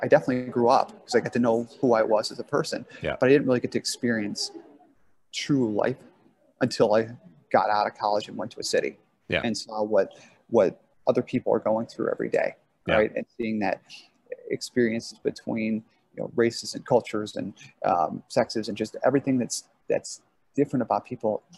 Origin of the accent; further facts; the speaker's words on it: Midwest, United States; I'm, you know, a white guy born and bred in the Midwest.